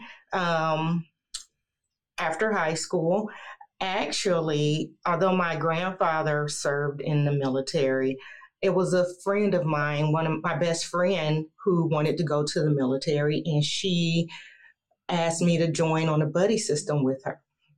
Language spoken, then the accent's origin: English; Lima, Ohio, United States; I was born and raised here in Lima, Ohio.